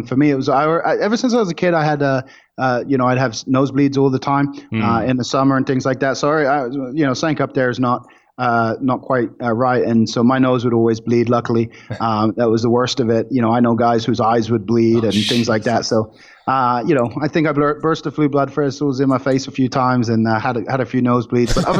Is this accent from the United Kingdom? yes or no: yes; Southampton, South East England, United Kingdom; Yeah, I grew up in Southampton, England. It's right on the coast, opposite France.